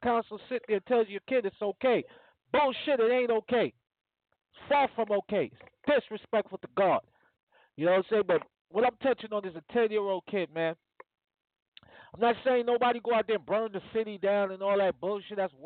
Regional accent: West Coast, United States; West Coast, you know what I'm saying? I'm from the West Coast.

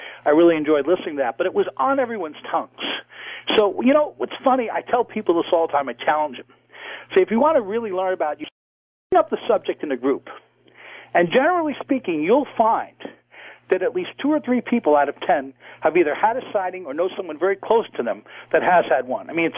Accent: New York, United States; Long Island, where I live, I was brought up in Long Island

